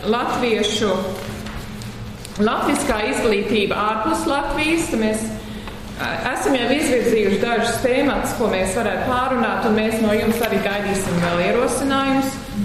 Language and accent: Latvian; Australia; PBLA izglītības padomas priekšsēde. Es dzīvoju Austrālijā, es esmu dzimusi un augusi Austrālijā